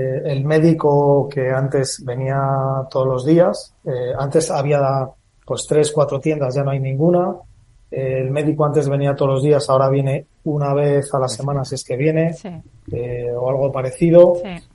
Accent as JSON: {"language": "Spanish", "town": "Fuentenebro", "region": "Castile and León", "country": "Spain", "tie": "born or raised there", "said": "lo hablaba con un vecino de allí de Fuentenebro, de mi pueblo"}